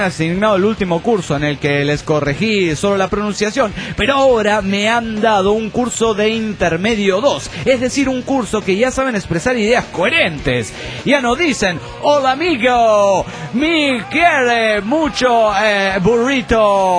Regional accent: Colombia; los estudiantes me han pedido que yo, como colombiana, les lleve, ¿qué? Música

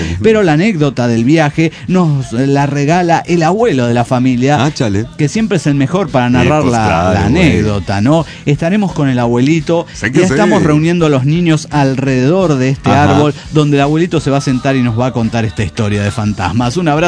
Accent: Arriaga, Chiapas, Mexico; Vengo desde Arriaga aquí a Tonalá para saludarlos a ustedes respectivamente

